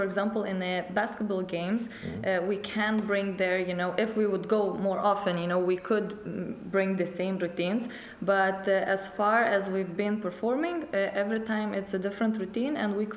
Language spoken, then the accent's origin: English; Lithuania; English is a second language; now in Iceland; Where I came from, I'm originally from Lithuania, we are crazy about basketball. So here in Iceland